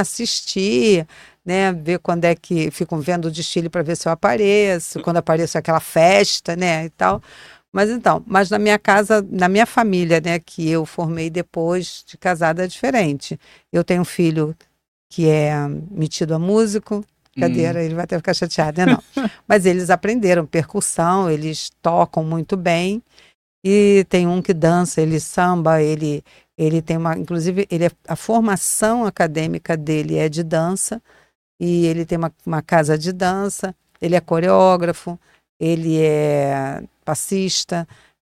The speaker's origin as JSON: {"language": "Portuguese", "region": "Rio de Janeiro", "country": "Brazil", "tie": "born or raised there", "said": "Então, eu nasci lá, minha família é de lá, tenho família hoje ainda lá, eu não moro mais lá, mas tenho família, amigos."}